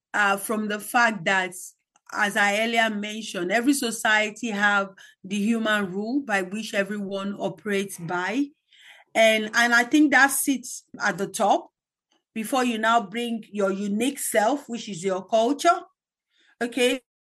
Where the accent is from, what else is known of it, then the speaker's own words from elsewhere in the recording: Nigeria; now in New Zealand; I've lived more of my life as a Nigerian than I've lived so far as a Kiwi. And I think those first 40 years of my life have shaped me in more ways that I can never know.